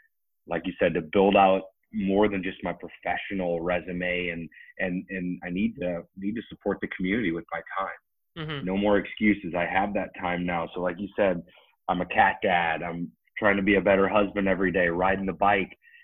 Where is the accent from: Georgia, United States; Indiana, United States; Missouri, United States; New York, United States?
Missouri, United States; so I'm from Missouri, right, where the men don't dance or cry or do any of those things, right?